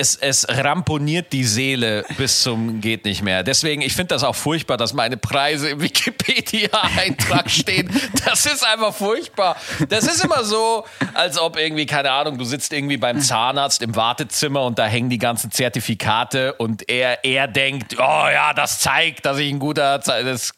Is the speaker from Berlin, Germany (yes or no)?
no; Bavaria, Germany; das war in Niederbayern, wo ich herkomme